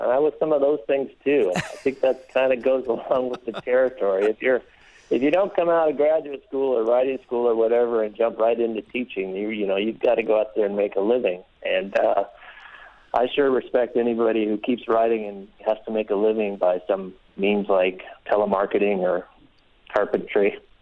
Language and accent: English; Iowa City, Iowa, United States; I grew up in Iowa City, next to the Iowa Writers Workshop, and went to my undergraduate here.